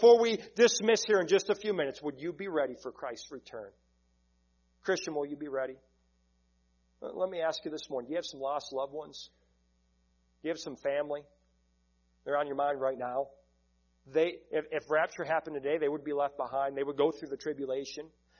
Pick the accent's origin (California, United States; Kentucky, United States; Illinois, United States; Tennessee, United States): Illinois, United States; Lemont; Back when we were kids, I grew up in Lamont, Illinois. It seemed like Tornado Alley.